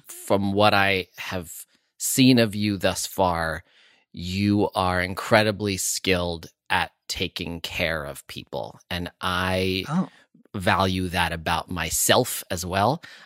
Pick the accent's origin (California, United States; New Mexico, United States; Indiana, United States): California, United States; I'm an actor. I identify as a Californian.